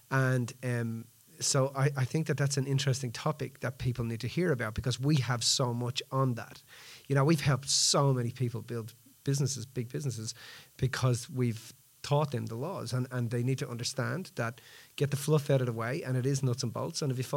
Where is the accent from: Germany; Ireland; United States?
Ireland; And, you know, I'm Irish.